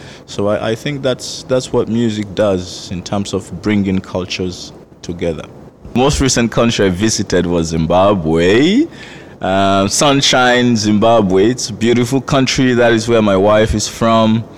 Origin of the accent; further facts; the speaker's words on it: Freetown, Western Area, Sierra Leone; now in Halifax, Canada; I'm from Sierra Leone, Freetown, and now I live here in Halifax, Nova Scotia.